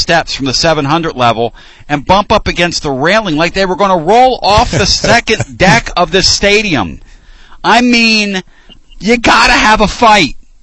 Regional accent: Philadelphia, Pennsylvania, United States; where I grew up in Philly, this is no joke.

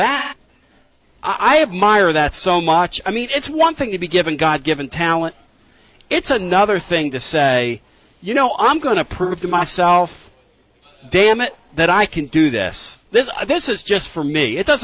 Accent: Philadelphia, Pennsylvania, United States; I grew up in Philly, Marcus, so we would go to Philadelphia Stars games

